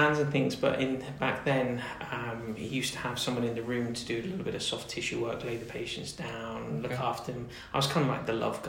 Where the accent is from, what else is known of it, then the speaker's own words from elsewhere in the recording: Plymouth, South West England, United Kingdom; So I'm from Plymouth, down in Devon.